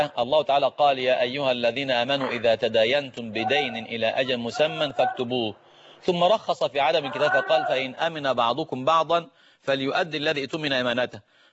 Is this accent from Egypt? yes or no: yes; Egypt; عندنا في مصر